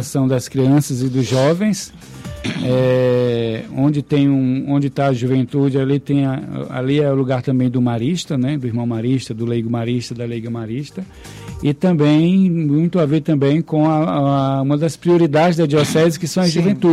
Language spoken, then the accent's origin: Portuguese; Cruzeiro do Sul, Acre, Brazil; Eu sou natural de Cruzeiro do Sul, né, como eu falei.